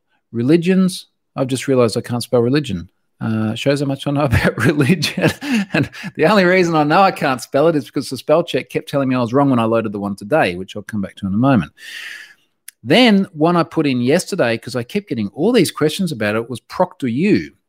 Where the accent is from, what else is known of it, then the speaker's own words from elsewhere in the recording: Queensland, Australia; as a Queenslander